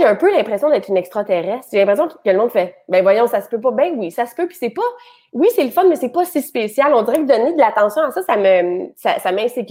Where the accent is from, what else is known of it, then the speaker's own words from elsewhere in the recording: Montreal, Quebec, Canada; moi, je viens de Montréal, là, le plateau, mais quand c'était ouvrier, là, pas le plateau hot, là.